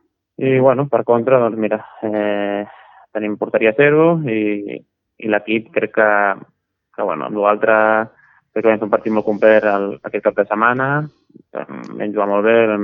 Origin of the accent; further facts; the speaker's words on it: Vilassar de Mar, Catalonia, Spain; Soc de Vilassar de Mar, soc de casa